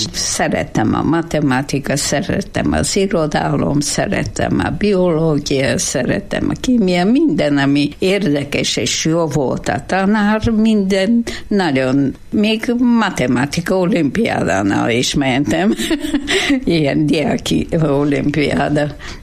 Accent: Ruse, Ruse Province, Bulgaria; Hungarian is a second language; moved away as an adult; now in Hungary; Bulgáriában születtem, Rusze városban, a Dunapárton szembe, ahol most van híd román és Bulgária között.

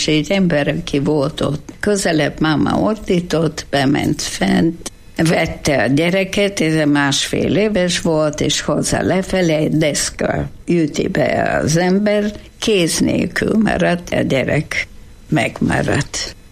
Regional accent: Ruse, Ruse Province, Bulgaria; Hungarian is a second language; moved away as an adult; now in Hungary; Bulgáriában születtem, Rusze városban, a Dunaparton szembe, ahol most van híd Románia és Bulgária között.

